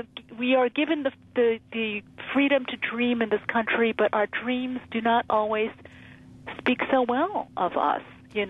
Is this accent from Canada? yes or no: no; New York, United States; daughter of immigrants growing up in New York and second half of the 20th century